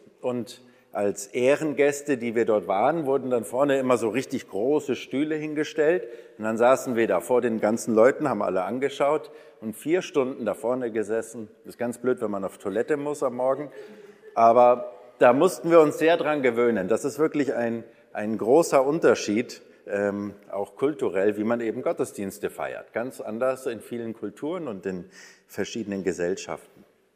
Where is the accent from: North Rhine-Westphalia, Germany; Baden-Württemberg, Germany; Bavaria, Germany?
Bavaria, Germany; Munich; ich komme ursprünglich aus München, hört man nicht, ich weiß, aber beschweren sich auch immer alle aus Bayern, dass ich keinen Akzent mitgenommen habe, keinen Dialekt